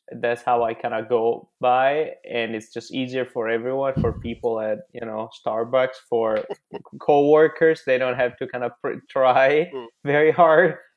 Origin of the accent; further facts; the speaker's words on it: Italy; English is a second language; moved away as an adult; now in Los Angeles, United States; So I'm Italian, in case my accent won't make it obvious, over the course of the podcast. And I've been living in Los Angeles for 10 years now.